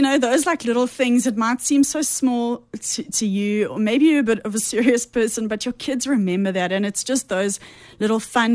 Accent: East London, Eastern Cape, South Africa; also born or lived in Mthatha; And I remember when we moved from Mthatha to East London, I was so worried that the tooth mouse wouldn't know where I lived in this new city.

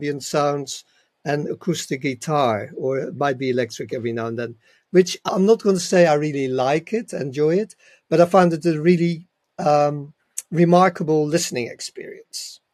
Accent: Netherlands; I'm from Holland, which isn't the most prudish country when it comes to drugs.

